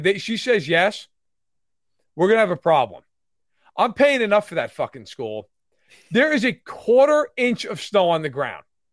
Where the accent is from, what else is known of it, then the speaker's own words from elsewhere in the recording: New York, United States; And in my town, I grew up in the Catskill Mountains. So certainly a mountainous town, but we had one mountain in particular, Chandelier, which is significant.